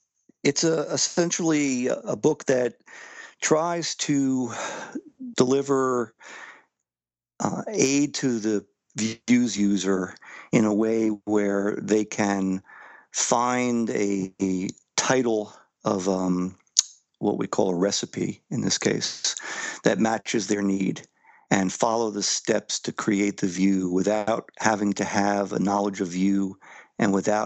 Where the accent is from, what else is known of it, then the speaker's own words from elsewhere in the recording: New Jersey, United States; And I'm originally from New Jersey.